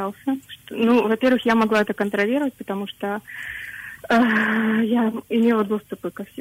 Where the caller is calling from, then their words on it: Germany; я звоню из Германии.